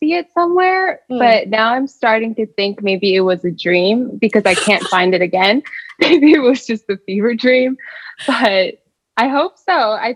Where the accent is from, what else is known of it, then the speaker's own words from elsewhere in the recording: Portsmouth, Rhode Island, United States; Yes, I'm from Portsmouth, Rhode Island. And I went to school up in Vermont, which is also in the US. So I'm mostly from that area